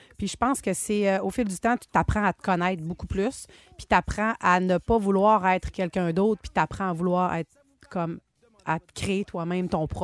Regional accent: Dolbeau-Mistassini, Quebec, Canada; quand j'étais à l'âge d'environ 15 ans, je suis déménagée. Moi, je viens de Dolbeau-Mistassini. Puis je suis déménagée de Dolbeau-Mistassini à Jonquière.

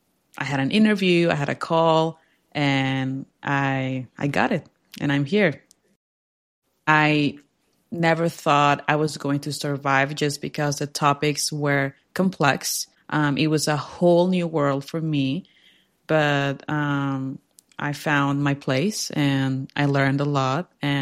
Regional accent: Merida, Yucatán, Mexico; opened its campus here in my hometown, Merida.

